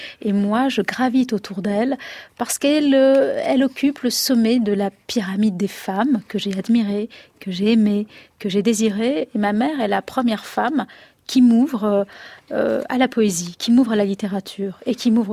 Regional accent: Algeria; moi je nais en 67. Ma mère accouche pour moi en France, mais en juillet et en septembre, j'arrive en Algérie. Donc moi je suis entièrement algérienne, mais bizarrement je suis algérienne par ma mère française.

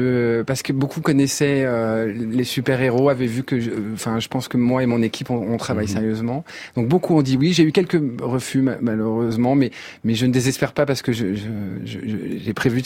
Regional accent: France; sauf que moi, je suis français

